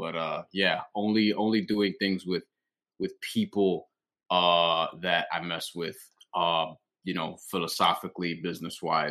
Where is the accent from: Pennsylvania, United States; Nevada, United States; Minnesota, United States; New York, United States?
New York, United States; because I'm from New York. Timmy's from the Bahamas.